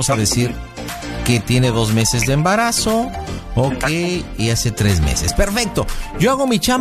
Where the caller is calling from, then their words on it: Ciudad Nezahualcóyotl, State of Mexico, Mexico; soy el padre de Luz acá de la Ciudad de México, de Ciudad Neza.